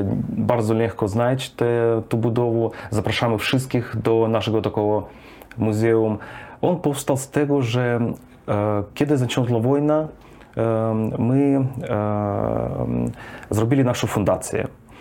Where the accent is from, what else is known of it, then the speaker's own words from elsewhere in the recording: Kherson, Kherson Oblast, Ukraine; Polish is a second language; moved away as an adult; also born or lived in Germany; now in Poland; pochodzę z południa Ukrainy, z Chersonia. Kiedy miałem 22 lata, pojechałem do Niemiec studiować